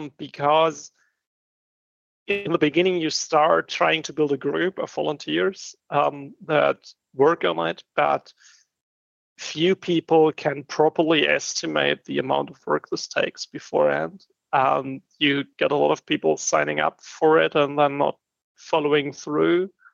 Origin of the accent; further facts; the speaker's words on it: Heidelberg, Baden-Württemberg, Germany; in my hometown of Heidelberg, here in Germany